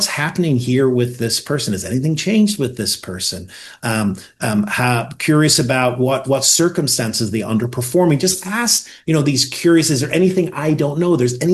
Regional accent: Northern Ireland, United Kingdom; I grew up in Northern Ireland, and I worked in England.

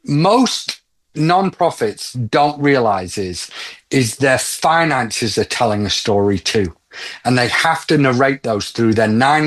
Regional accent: Yarm, North East England, United Kingdom; also born or lived in Manchester; now in Nashville, United States; I'm from a little town called Yarm. I moved to Manchester, which was where my headquarters was.

